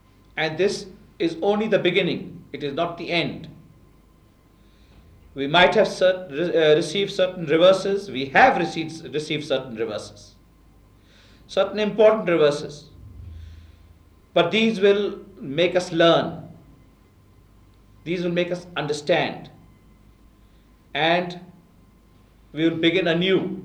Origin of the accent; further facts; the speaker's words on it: Pakistan; I speak to you today not only as a Pakistani but as a Musliman